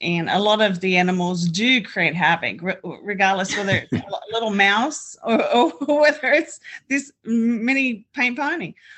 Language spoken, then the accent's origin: English; Australia; moved away as an adult; now in United States; I was actually born and raised in Australia.